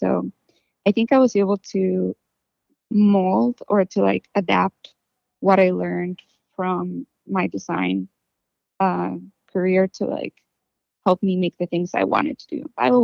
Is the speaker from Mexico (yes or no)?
yes; Mexico; moved away as an adult; now in Oakland, United States; No, I'm from Mexico. I moved here 10 years ago